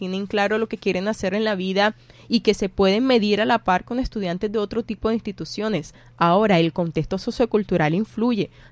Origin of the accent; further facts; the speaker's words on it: Sincelejo, Sucre, Colombia; yo no soy rica, yo vengo de Sincelejo, soy oriunda de Sincelejo, mis padres nunca vivieron juntos